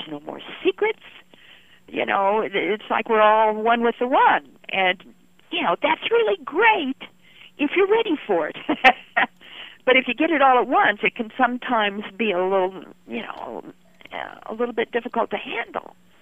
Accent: Idaho, United States; I come originally from Idaho, so we're good Idahoans.

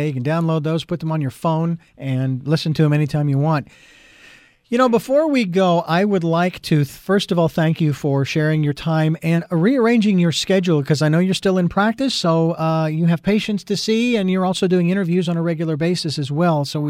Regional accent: Phoenix, Arizona, United States; now in Santa Barbara, United States; I'm from Phoenix, Arizona, and there are big parks in Phoenix that you can go to disconnect and de-stress

